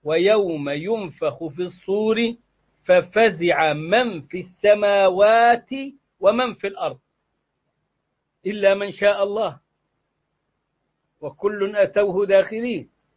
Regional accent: Egypt; عندنا في مصر

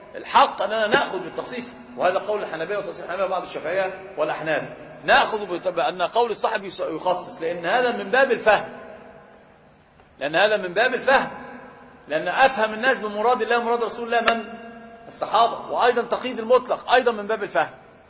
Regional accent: Egypt; احنا عندنا في مصر الاخ اللي متزوج مثلا يكون متهور جدا

